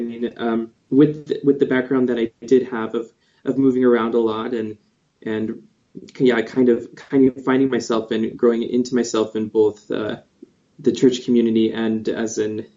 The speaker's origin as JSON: {"language": "English", "town": "Fresno", "region": "California", "country": "United States", "tie": "born there", "said": "So I was born in Fresno, California. Both of my parents are LDS. My mother is a convert."}